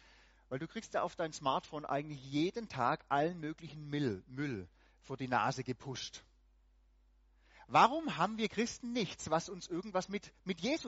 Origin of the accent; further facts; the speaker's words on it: Baden-Württemberg, Germany; Ich bin aus dem Hohenlohe-Kreis. Und wir haben schon an verschiedenen Plätzen gewohnt. Und im Moment wohnen wir wieder in Süddeutschland.